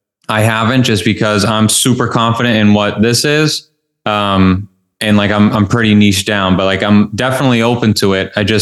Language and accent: English; Boston, Massachusetts, United States; now in Miami, United States; I'm from Boston, but I live in around Miami now.